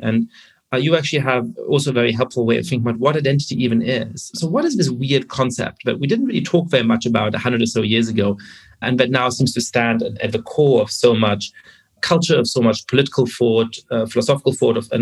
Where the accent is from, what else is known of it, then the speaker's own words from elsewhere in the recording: Germany; English is a second language; when I was growing up in Germany, I was born in 1982